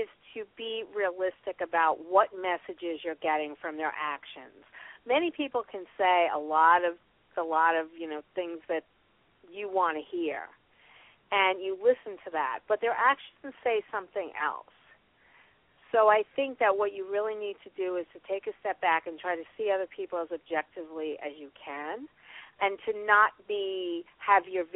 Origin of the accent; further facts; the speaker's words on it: New York, United States; And I'm from New York.